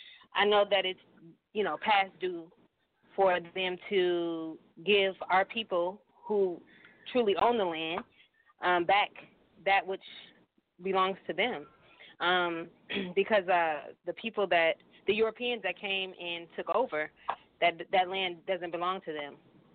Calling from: Dallas, Texas, United States; From Dallas, Texas.

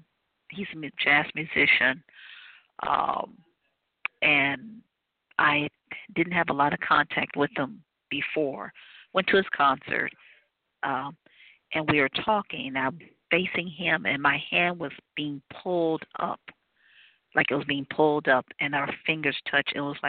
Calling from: Cleveland, Ohio, United States; I'm calling from Cleveland, Ohio.

